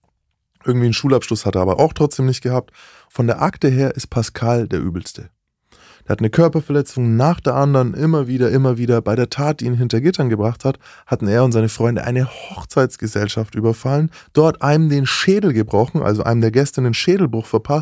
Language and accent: German; Bavaria, Germany; Ich bin aus Bayern